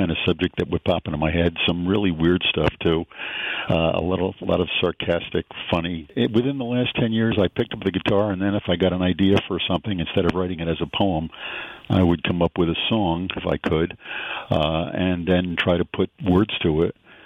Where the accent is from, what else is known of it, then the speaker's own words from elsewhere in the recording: Fishkill, New York, United States; I'm a Dutchess County native. I was born in Beacon, lived in Fishkill, and I'm simply moving north, so now I'm in Poughkeepsie.